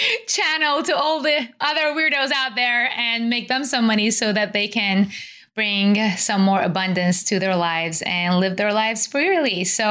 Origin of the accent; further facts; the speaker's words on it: Iran; I was born and raised in Iran and then I was Jewish. So I was like a minority there